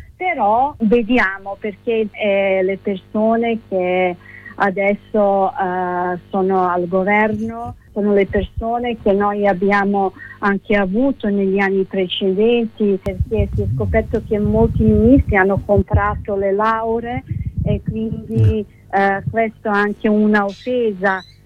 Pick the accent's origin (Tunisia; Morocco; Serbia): Serbia; Italian is a second language; sono una serba che ha anche manifestato negli anni 2000 contro il regime di Milošević, e quindi conosco molto bene il mio popolo